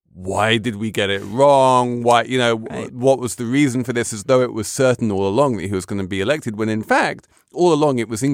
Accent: London, United Kingdom; as a Londoner

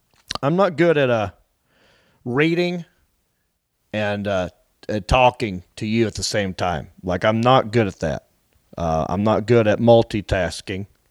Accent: North Carolina, United States; now in Los Angeles, United States; especially since I'm from North Carolina and I've been living out here in Los Angeles for 18 years.

